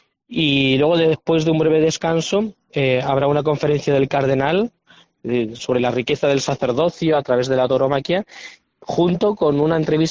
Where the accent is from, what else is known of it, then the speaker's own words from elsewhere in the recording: Herrera del Duque, Extremadura, Spain; Que el pueblo donde yo soy natural, Herrera del Duque, en Extremadura, pero de diócesis de Toledo, es un pueblo muy aficionado a los toros